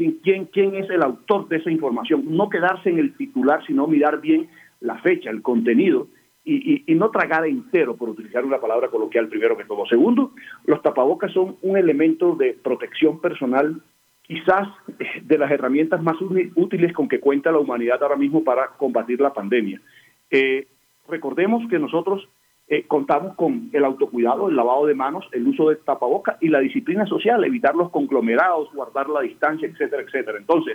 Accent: Colombia; como ciudadano, como colombiano, yo creo que nosotros deberíamos apartarnos del fatalismo

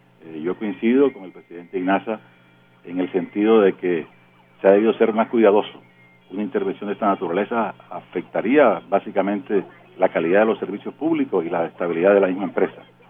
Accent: Barranquilla, Atlántico, Colombia; como ciudadano, como barranquillero, como ingeniero, he trabajado muchísimos años en el sector de agua potable y saneamiento básico.

